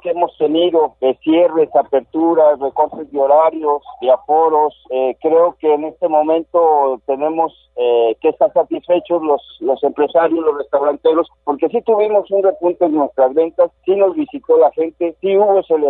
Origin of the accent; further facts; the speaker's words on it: Mexico; lo que habitualmente nosotros habíamos celebrado como mexicanos